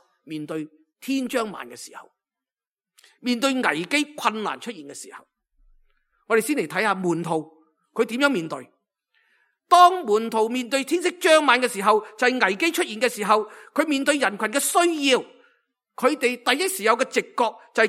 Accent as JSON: {"language": "Cantonese", "country": "Hong Kong", "said": "我哋香港人咧，呢十几年咧，特别呢几年咧，我哋都常常缅怀过去嘅"}